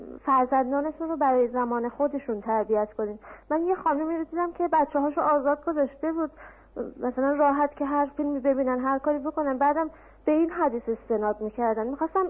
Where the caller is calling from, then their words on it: Tehran, Tehran Province, Iran; از تهران هستم.